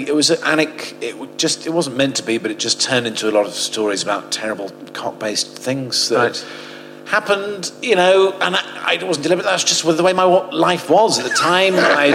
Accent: Portsmouth, South East England, United Kingdom; also born or lived in Oxford, United Kingdom; But, you know, I grew up in Portsmouth.

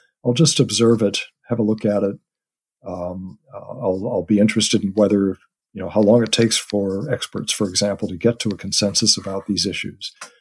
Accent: United States; My family is, as you can tell from my accent, over in the U.S.

